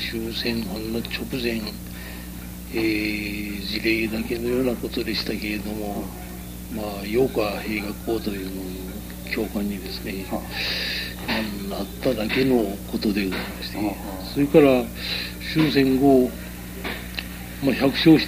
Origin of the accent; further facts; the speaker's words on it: Yoshida, Kagoshima, Japan; born there; 鹿児島郡の吉田村でございます。